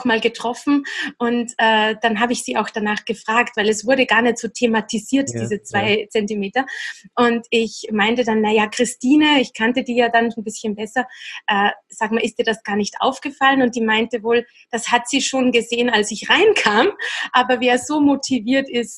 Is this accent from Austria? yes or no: yes; Austria; Wintersaison bei uns in Österreich oder in der Schweiz natürlich sehr beliebt.